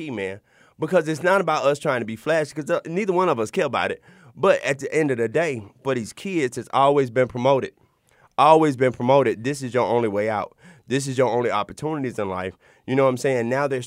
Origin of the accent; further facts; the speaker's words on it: Montgomery, Alabama, United States; me growing up in Montgomery, Alabama, I have to say, I did not have that experience.